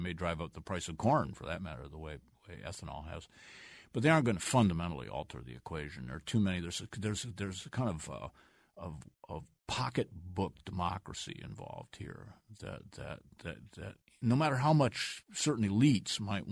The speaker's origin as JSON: {"language": "English", "town": "Toledo", "region": "Ohio", "country": "United States", "said": "I come from Toledo, Ohio, a city that basically no longer exists. I mean, it's just kind of it's a donut city. There's suburbs all around it, and there's a hole in the middle."}